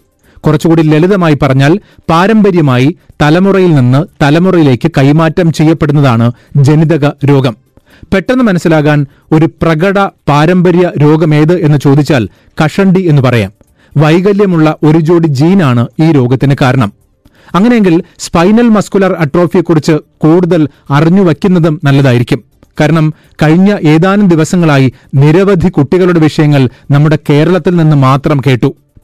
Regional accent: Kerala, India; അതുകൊണ്ട് തന്നെ ഞാൻ മലയാളിയാണ് എന്ന് പറയുന്നതിൽ എനിക്ക് അഭിമാനവുമുണ്ട്.

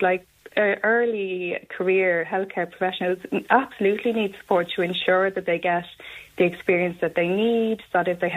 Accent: Cork, Munster, Ireland; now in Naas, Ireland; I'm originally from Cork. My husband is from Kildare. We're quite similar in that we moved down here. We've made Naas our home, and we've no plans to leave. We're very, very happy in Naas.

